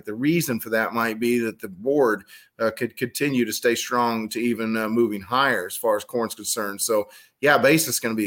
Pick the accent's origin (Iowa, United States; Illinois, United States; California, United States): Illinois, United States; the part of the world that it's coming from is from my home state, from Illinois.